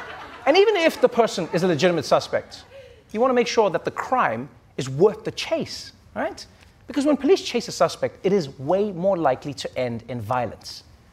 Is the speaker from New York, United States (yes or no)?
yes; New York, United States; And you know, in a way, this is exciting as a New Yorker.